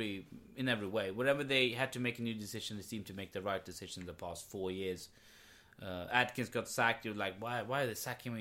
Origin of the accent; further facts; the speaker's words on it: Stockholm, Stockholm County, Sweden; I'm not from Eskilstuna, I'm from Stockholm.